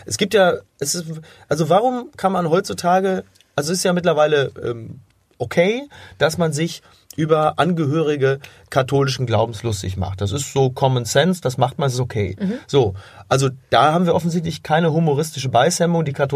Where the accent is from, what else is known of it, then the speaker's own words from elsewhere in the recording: Germany; Also ich kann mich als Deutscher problemlos über Schweden und schwedische Klischees lustig machen.